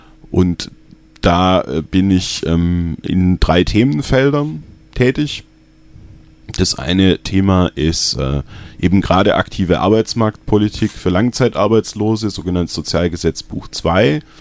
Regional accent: Tübingen, Baden-Württemberg, Germany; Tübingen geboren bin ich nicht, aber ich bin, seit ich anderthalb Jahre alt bin, in Tübingen aufgewachsen. Also würde ich schon sagen, dass ich Tübinger bin.

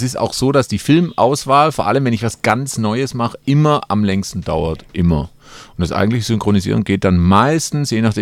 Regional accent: Baden-Württemberg, Germany; bin halt irgendwie so als Schwaben-Comedian, als Schwabe-Comedian bekannt worden.

